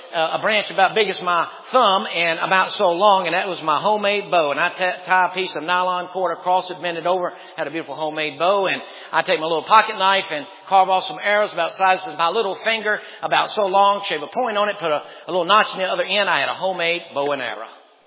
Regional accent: Lynchburg, Virginia, United States; I remember when I was just a little boy growing up on Fillmore Street in Lynchburg, Virginia, we didn't have anything. We were very poor.

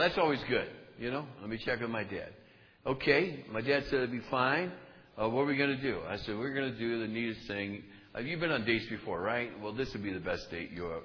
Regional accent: Saginaw, Michigan, United States; All right. I'm from Saginaw, Michigan. How many have ever heard of Saginaw, Michigan?

